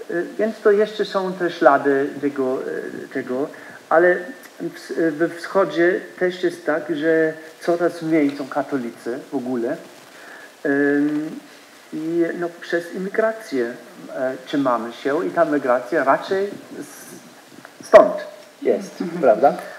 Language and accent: Polish; Bavaria, Germany; Polish is a second language; now in Saxony, Germany; Ja pochodzę z Bawarii. Ja dopiero od 20 lat żyję właśnie tutaj, tam w Saksonii.